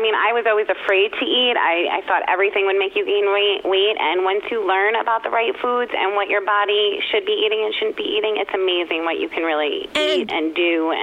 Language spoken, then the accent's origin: English; Manhattan, New York, United States; also born or lived in Croton; now in Montrose, United States; I'm actually originally from Manhattan and then Croton and now Montrose with my husband.